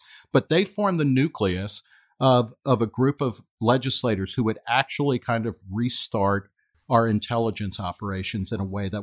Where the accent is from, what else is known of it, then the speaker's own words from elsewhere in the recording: New Jersey, United States; Well, you know, they did when I grew up in New Jersey.